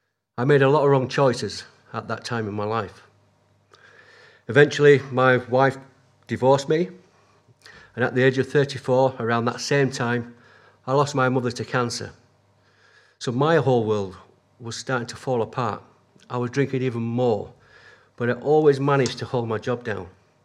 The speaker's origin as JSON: {"language": "English", "town": "Halifax", "region": "Yorkshire and the Humber", "country": "United Kingdom", "said": "I come from Halifax."}